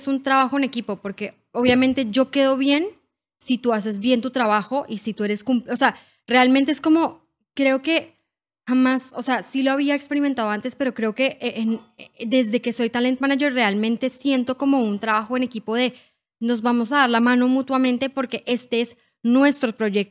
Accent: Colombia; accent: Colombian; now in Peru; Ya vivo acá desde hace 8 años, pero todavía sigo con mi acento colombiano, pero con algunas palabras ya peruanas.

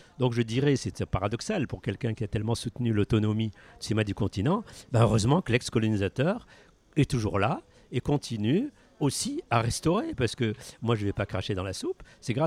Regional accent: Tunisia; moi je suis tunisien

